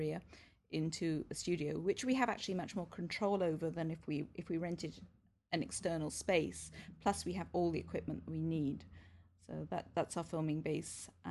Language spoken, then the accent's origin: English; England, United Kingdom; now in Canada; I moved from Canada, from England to Canada 17 years ago.